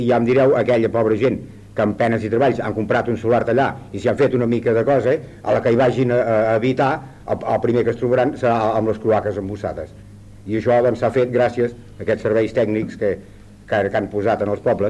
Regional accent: Castellbisbal, Catalonia, Spain; allà al meu poble, allà a Castellbisbal, doncs era fins fa 10 anys completament agrícola, no hi havia res més.

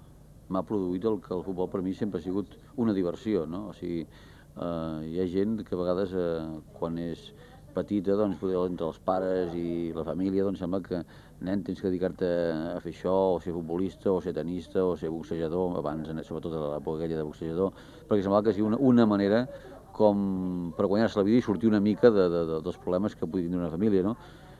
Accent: Barcelona, Catalonia, Spain; born there; Sí, jo sóc nascut a Pedralbes

